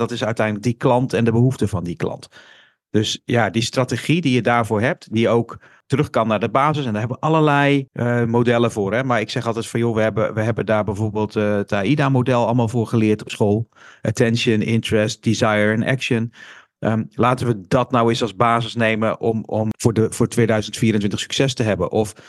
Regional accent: Netherlands; Hè, dat zijn wij Nederlanders natuurlijk heel direct in.

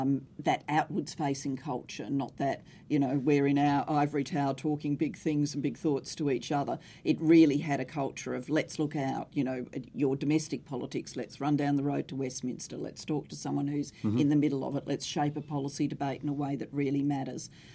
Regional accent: South Australia, Australia; I'm running a royal commission in my home state of South Australia at the moment

